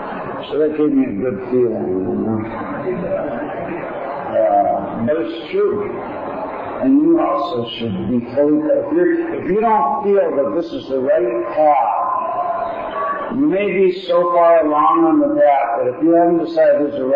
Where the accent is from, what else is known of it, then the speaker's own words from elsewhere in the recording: Western Canada, Canada; I remember thinking it was my hometown. I was the only one there. I was the first one in Western Canada to join.